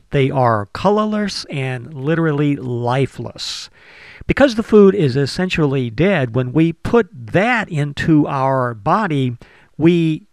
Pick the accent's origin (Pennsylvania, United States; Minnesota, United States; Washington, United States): Washington, United States; Olympia; In my hometown of Olympia, Washington, we have a farmer's market.